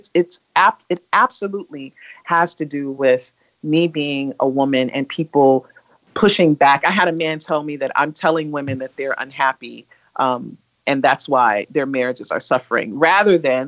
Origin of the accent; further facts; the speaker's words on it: Detroit, Michigan, United States; Like I'm from Detroit and Detroit, like we talk smack and I can go there.